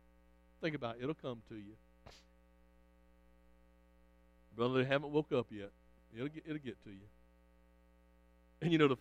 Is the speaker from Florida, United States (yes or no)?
no; Richmond Hill, Georgia, United States; I grew up in Richmond Hill. I knew about it.